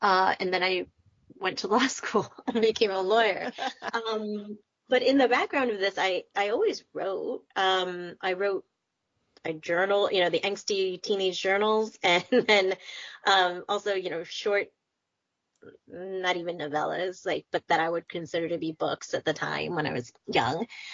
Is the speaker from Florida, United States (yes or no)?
no; New York City, New York, United States; I thought at first when I was little growing up in New York City, I thought I wanted to be like on Wall Street.